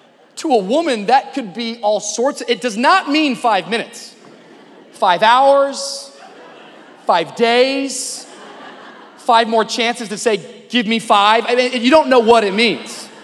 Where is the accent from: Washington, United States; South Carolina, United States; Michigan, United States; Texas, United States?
Washington, United States; Tacoma; for me in the … household growing up in Tacoma, Washington, meant that we should arrive promptly at 2:45 p.m.